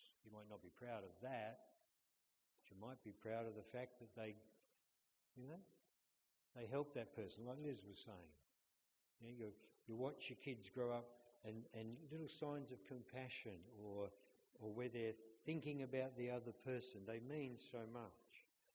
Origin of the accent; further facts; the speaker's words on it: Western Australia, Australia; I'm West Australian, and so I follow the real big birds.